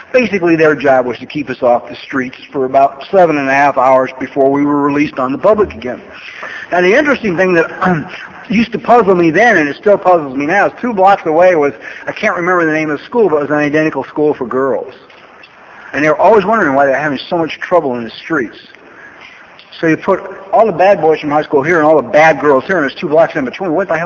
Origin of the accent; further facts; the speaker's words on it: Los Angeles, California, United States; Well, I grew up in Los Angeles. When I was 15, I went to manual arts.